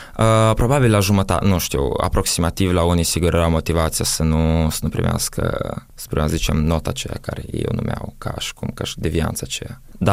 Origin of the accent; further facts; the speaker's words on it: Moldova; Când ei știau că eu sunt din Moldova și când a început războiul în Ucraina